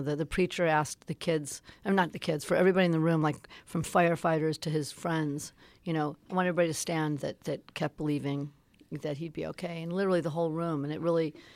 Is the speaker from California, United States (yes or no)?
yes; Van Nuys, California, United States; You know, I'm from Van Nuys. I didn't have people in the music business.